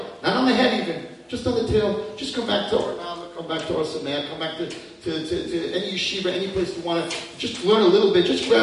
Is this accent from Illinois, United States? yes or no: no; Muncie, Indiana, United States; when I was growing up in Muncie, so it was, we're talking 40 years ago, and they had just started speech in my yeshiva